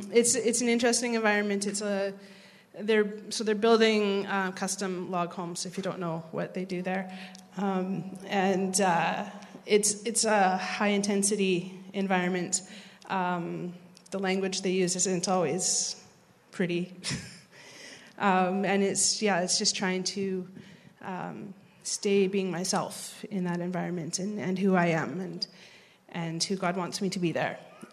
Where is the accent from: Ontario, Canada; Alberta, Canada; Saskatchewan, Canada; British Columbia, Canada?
British Columbia, Canada; Chemainus; now in Qualicum Beach, Canada; I grew up in Chemainus, and I lived there until 2012 when Doug and I got married. And loving Qualicum.